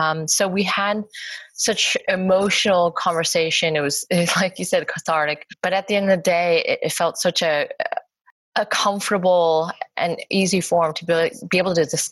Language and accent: English; Los Angeles, California, United States; I'm born and raised.